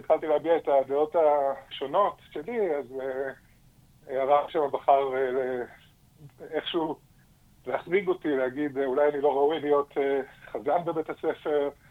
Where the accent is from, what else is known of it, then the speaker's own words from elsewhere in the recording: Jerusalem, Jerusalem District, Israel; אני בא מבית ירושלמי.